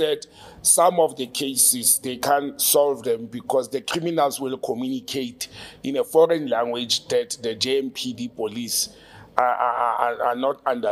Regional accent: South Africa; I'm a South African. I speak 9 South African languages fluently, read and write, and I speak 4 or 5 foreign languages

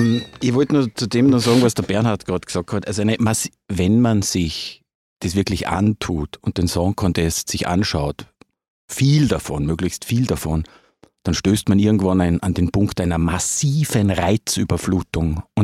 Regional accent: Austria; Aber dann als Österreicher ist es, reicht es mir einmal

